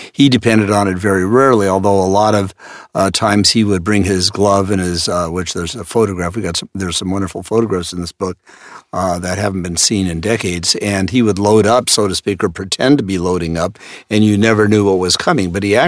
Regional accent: Seattle, Washington, United States; I'm not an expert on the current era, but I'm from Seattle

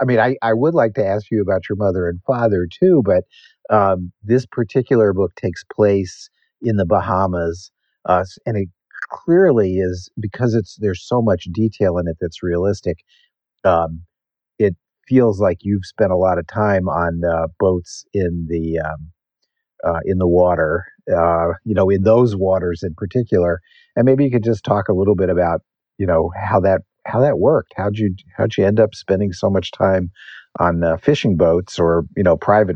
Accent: New York, United States; I grew up on Long Island Sound, so I consider, you know, I understand those waters.

